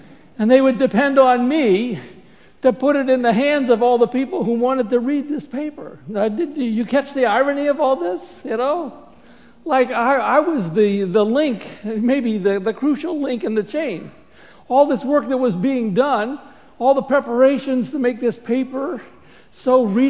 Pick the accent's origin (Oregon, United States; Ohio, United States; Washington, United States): Ohio, United States; good morning, everyone. I grew up in Ohio a long time ago.